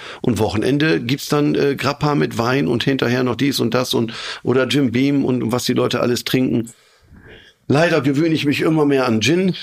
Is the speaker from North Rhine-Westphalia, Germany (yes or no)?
no; Bremen, Germany; Ich bin ja groß geworden in Bremen.